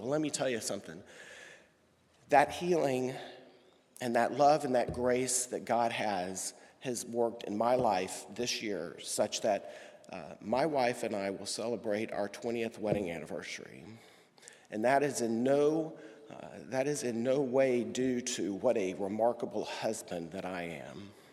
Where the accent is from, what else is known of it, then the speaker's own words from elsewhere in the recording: Texas, United States; Many of you know that Jenny and I are both born and raised in Texas, and that's where all of our family is.